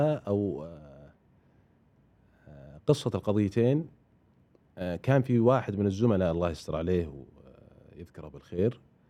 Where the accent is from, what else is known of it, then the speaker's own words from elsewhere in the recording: Abha, Asir, Saudi Arabia; أنا جاي من أبها عشان أحصل على شهادة، عشان أبني مستقبلي،